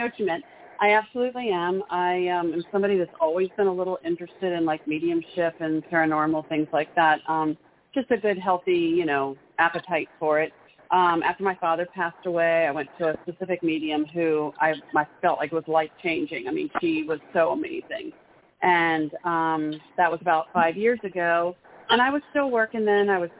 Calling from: Maryland, United States; Calling from Maryland. I'm a first-time listener.

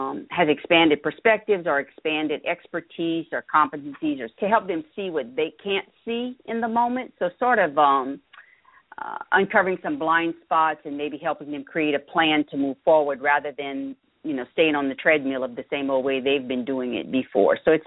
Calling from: Houma, Louisiana, United States; Well, I'm calling from Louisiana, a small town south of New Orleans, Houma.

